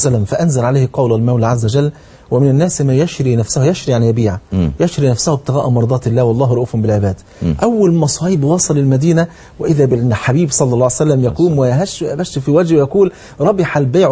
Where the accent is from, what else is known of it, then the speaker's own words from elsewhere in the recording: Egypt; بلغتنا احنا كمصريين